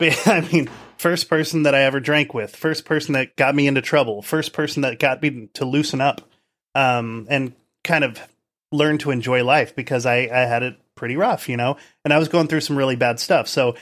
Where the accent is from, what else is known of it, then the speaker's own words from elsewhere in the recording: Indiana, United States; So I had I moved to California from Indiana.